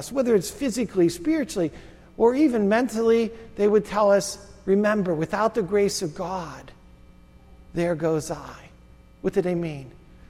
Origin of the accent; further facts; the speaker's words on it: McKeesport, Pennsylvania, United States; born there; You know, just think, if I was born in McKeesport 20 years earlier, I would have been in their class.